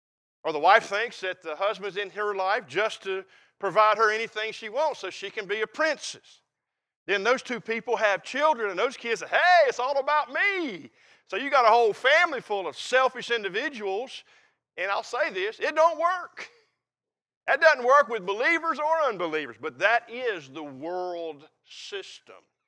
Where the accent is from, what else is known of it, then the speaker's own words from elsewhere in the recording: Concord, North Carolina, United States; I was born and raised in Concord